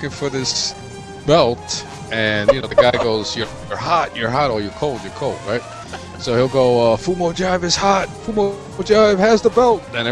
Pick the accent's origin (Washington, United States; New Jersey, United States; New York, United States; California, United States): New York, United States; New York City; since I grew up in the Bronx and we didn't have nice toys like you guys have now.